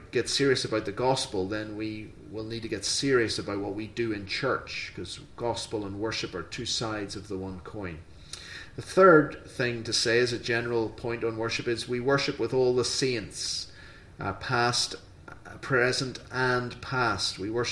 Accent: Northern Ireland, United Kingdom; also born or lived in Australia; But when I visited Brethren Assemblies in Northern Ireland, where I was brought up, Australia, where I lived for a time

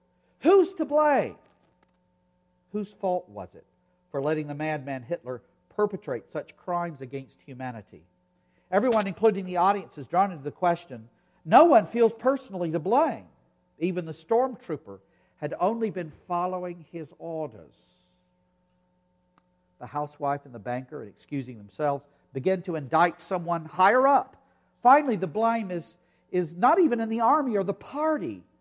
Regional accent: the South, United States; And I come from the South, where not only are you told no problems, but you're told, honey, I just love you so much.

